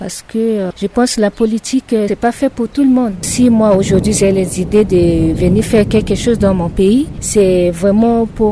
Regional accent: Carnot, Mambéré-Kadéï, Central African Republic; moi, je suis déjà une femme, une fille de Centrafrique. Déjà, dans notre capitale, c'est le même problème. Mais comme moi, je viens de Carnot

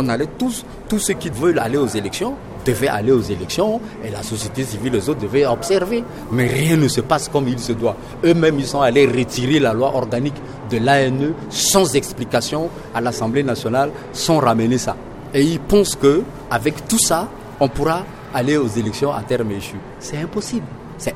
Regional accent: Central African Republic; nous sommes tous des Centrafricains. Il n'y a aucun étranger dans les Zingobiani. Nous sommes chez nous.

